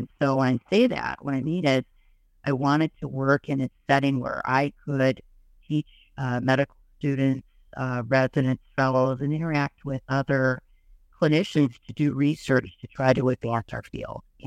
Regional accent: Milwaukee, Wisconsin, United States; I grew up in the Milwaukee area of Wisconsin.

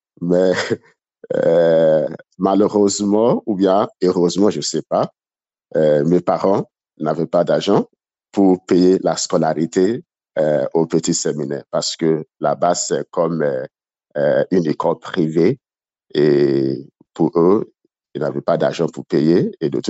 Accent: Nigeria; French is a second language; D'abord, je suis originaire du Nigeria et je suis d'une famille de 6 enfants, 3 garçons et 3 filles.

